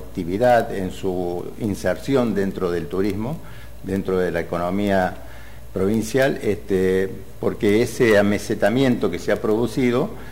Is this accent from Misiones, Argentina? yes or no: no; Santa Rosa de Calamuchita, Córdoba, Argentina; yo soy de Santa Rosa y Calamuchita. Santa Rosa y Calamuchita, sí, ahí en Belgrano